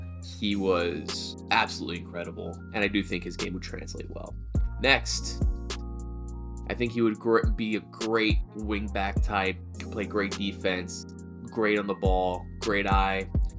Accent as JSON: {"language": "English", "town": "Miami", "region": "Florida", "country": "United States", "tie": "born or raised there", "said": "I've always like supported the Heat because they're my hometown team"}